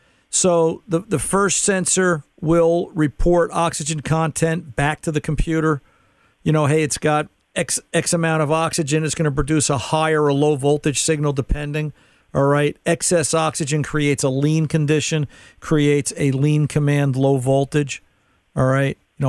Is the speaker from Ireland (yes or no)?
no; New Jersey, United States; I'm from Jersey. It's lunchtime.